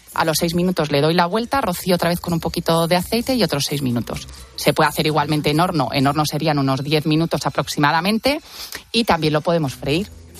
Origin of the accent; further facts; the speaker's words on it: Madrid, Community of Madrid, Spain; nosotros cuando éramos pequeños y vivíamos aquí en Madrid, nosotros vivíamos todos los hermanos juntos, no, mis padres estaban en Cuenca, en el pueblo